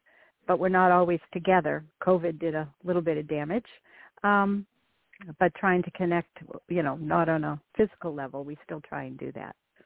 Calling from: Boston, Massachusetts, United States; Hi, Nicole. … from Boston.

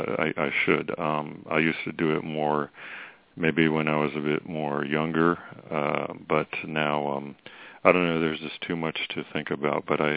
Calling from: Virginia, United States; calling from Virginia.

